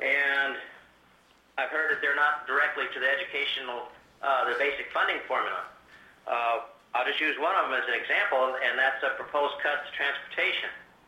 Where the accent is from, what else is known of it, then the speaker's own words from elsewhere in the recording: Dillingham, Alaska, United States; from Dillingham.